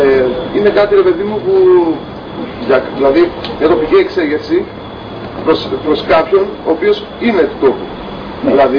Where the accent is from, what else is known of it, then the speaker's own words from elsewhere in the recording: Greece; όχι ως προς τον τόπο μου, αλλά ως προς τον τόπο μου που είναι Ελλάδα